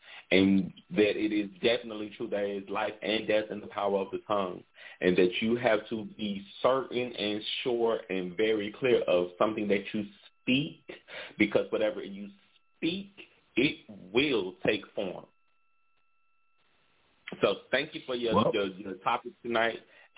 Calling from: Shreveport, Louisiana, United States; calling from Shreveport, Louisiana.

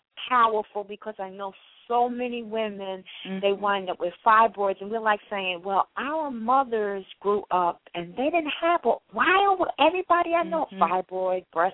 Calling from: New York, United States; I'm calling from New York.

